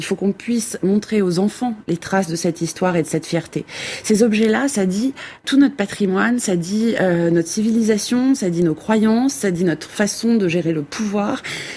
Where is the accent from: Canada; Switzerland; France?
France